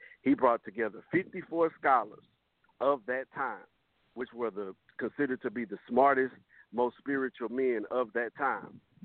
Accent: Fort Worth, Texas, United States; I grew up a Southern Baptist. Obviously, I'm from the South. I'm from Fort Worth.

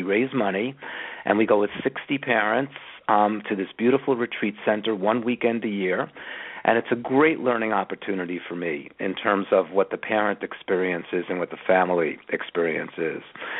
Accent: New York City, New York, United States; I'm a city kid. I grew up in New York City, pretty much on the streets of Brooklyn, playing stickball in the schoolyards, and really didn't go away, leave the city until I was 17 or 18 years of age.

